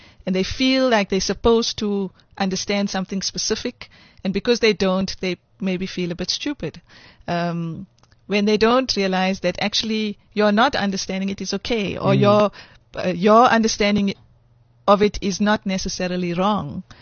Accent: South Africa; So for me, I think as a South African, that's what I would hope people would take away from the show.

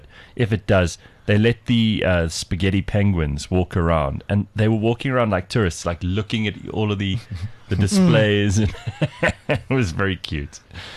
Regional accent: South Africa; Now, Dion Chang is like as South African as me.

